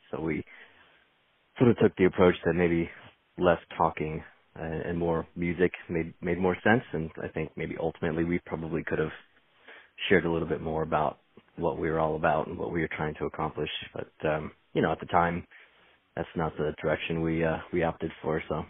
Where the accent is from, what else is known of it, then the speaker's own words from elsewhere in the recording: Fairfax, Virginia, United States; Yep. Yeah, I am. Yeah, I grew up in Fairfax, Virginia. So, you know, a few minutes outside Washington, D.C.